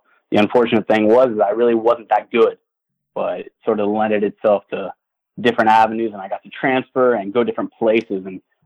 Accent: Miami, Florida, United States; also born or lived in Gainesville; I'm from Miami, Florida, and you know, Miami is a very unique place, riddled with talent, so much baseball all around.

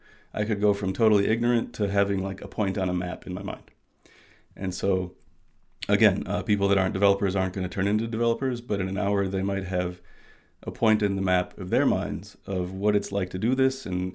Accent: Chicago, Illinois, United States; now in New York, United States; I live in New York now, but I'm from the Chicago area and she's from Ohio.

